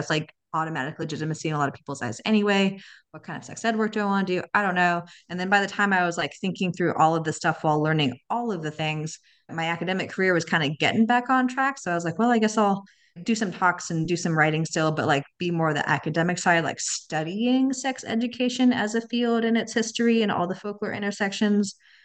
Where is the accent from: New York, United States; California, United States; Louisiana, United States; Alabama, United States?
California, United States; Los Angeles; Yeah, so I grew up in Los Angeles. And I'm just very lucky to have parents who were classic generational hippies and were very chill and relaxed.